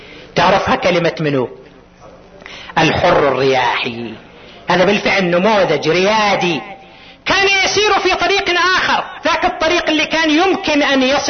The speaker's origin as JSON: {"language": "Arabic", "town": "Qatif", "region": "Eastern Province", "country": "Saudi Arabia", "said": "خاصة عندنا في القطيف النادي عندنا بعد ما انفعل دوره، حتى اقل من دور الاندية في المدن الاخرى."}